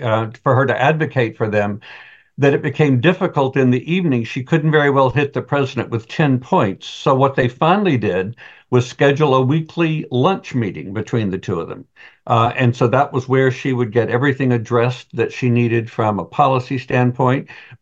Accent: Georgia, United States; And I said, "I'm a ninth generation Georgian."

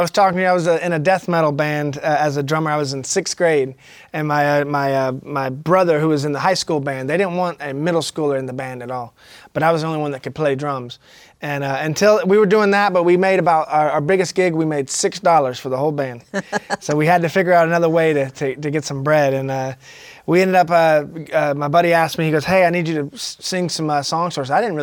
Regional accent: Atlanta, Georgia, United States; I'm a musician from Atlanta, Georgia.

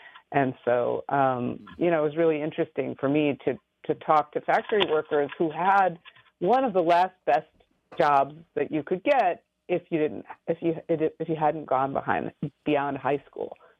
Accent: Michigan, United States; I'm from the Rust Belt. I grew up in Michigan, and I started asking people, why Donald Trump?

